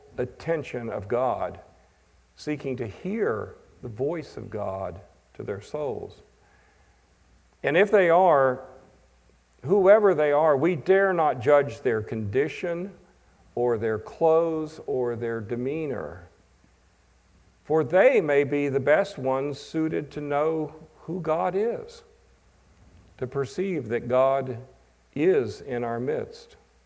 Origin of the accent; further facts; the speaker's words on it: Charlotte, North Carolina, United States; this was a concert that we were giving in North Carolina, because I'm from Charlotte.